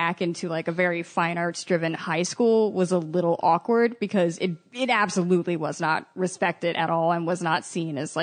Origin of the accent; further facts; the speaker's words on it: Baltimore, Maryland, United States; Baltimore?